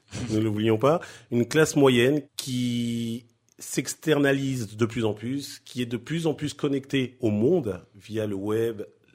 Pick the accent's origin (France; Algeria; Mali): France; Champigny-sur-Marne, Île-de-France; also born or lived in Cameroon; Je suis natif du Cameroun. Mmh. Mes parents ont émigré en France en 82. On a atterri à Champigny-sur-Marne, dans les cités, dans les quartiers difficiles. D'où mon installation aujourd'hui à Champigny